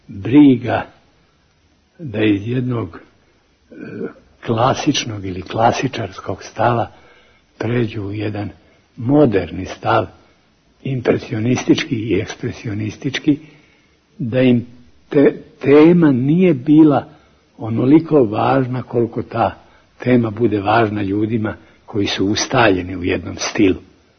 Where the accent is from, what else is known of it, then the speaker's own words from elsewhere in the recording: Belgrade, Serbia; ja sam proveo detinjstvo i prvu mladost na Savincu, u blizini sadašnjeg hrama Svetog Save.